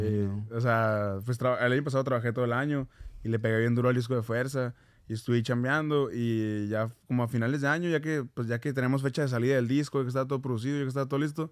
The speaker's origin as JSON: {"language": "Spanish", "region": "Sinaloa", "country": "Mexico", "said": "pues yo soy mexicano, yo soy de Sinaloa, un poco ignorante"}